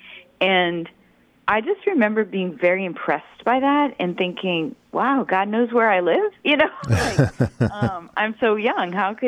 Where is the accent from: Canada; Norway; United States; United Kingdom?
United States; Louisiana; Oh, I grew up in South Louisiana. I grew up Catholic. I went to church, basically.